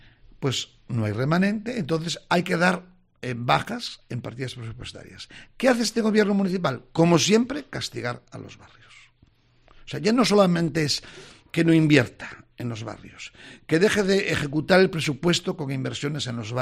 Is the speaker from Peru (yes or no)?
no; A Coruña, Galicia, Spain; me sentí muy orgulloso y a todo el mundo le decía, es que yo soy de La Coruña